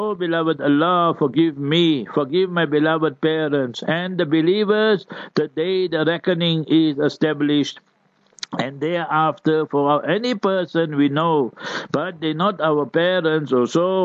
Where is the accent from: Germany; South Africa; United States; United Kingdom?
South Africa; Heidelberg, Gauteng; Saturday I decided we go to Heidelberg. Long I didn't go to my hometown.